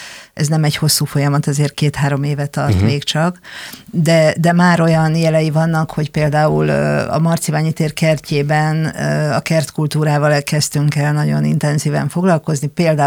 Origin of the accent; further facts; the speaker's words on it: Eger, Heves, Hungary; Alapvetően nekem gyerekkori élményem van, én egri vagyok